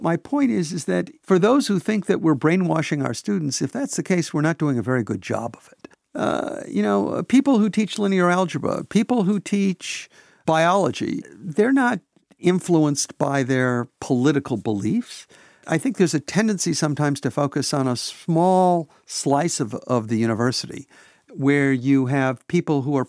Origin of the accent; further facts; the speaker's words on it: Pontiac, Michigan, United States; I grew up in Pontiac, Michigan, a blue-collar town north of Detroit.